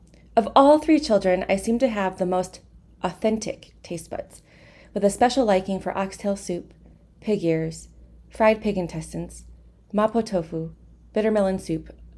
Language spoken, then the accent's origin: English; Michigan, United States; I grew up in Southwest Michigan, the daughter of two immigrant parents from Taiwan.